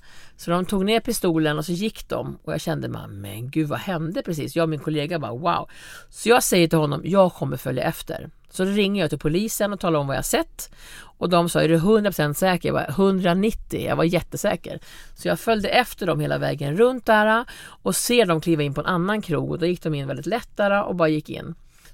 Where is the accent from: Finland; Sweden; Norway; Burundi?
Sweden; Norrland; Jag kommer också från Norrland liksom.